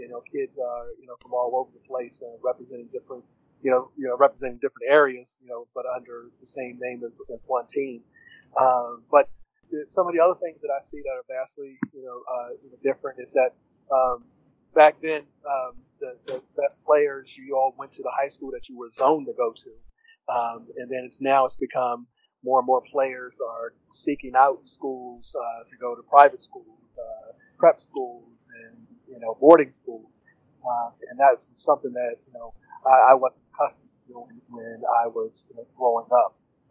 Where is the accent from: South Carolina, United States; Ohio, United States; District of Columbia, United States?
District of Columbia, United States; Washington; when I grew up in Washington D.C. here